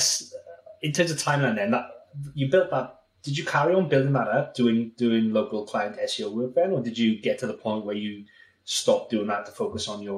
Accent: Wales, United Kingdom; I'm from Wales, so he drove down to Wales for the day.

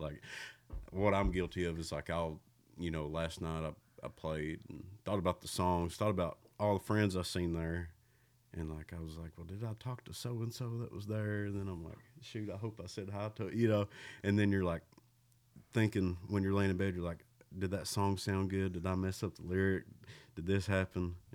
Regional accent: Campton, Kentucky, United States; And I'm from Campton, which is Wolf County, which is a town of 420 people.

